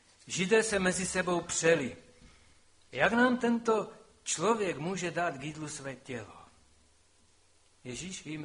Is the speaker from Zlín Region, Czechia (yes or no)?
yes; Velká Lhota, Zlín Region, Czechia; now in Vsetín, Czechia; já jsem mám manželku ze Vsetína, i když jsem z Velké Lhoty a na Vsetíně jsem byl, chvíli jsem sloužil asi 5-6 let, ale bydleli jsme tam a velmi dlouho a zřejmě budeme bydlet. Máme tam domek